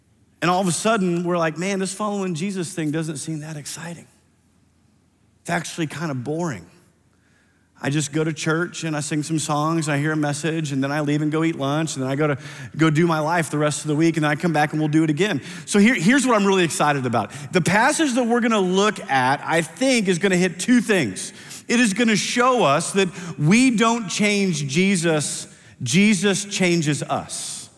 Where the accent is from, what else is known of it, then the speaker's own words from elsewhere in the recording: Iowa, United States; I grew up in Iowa.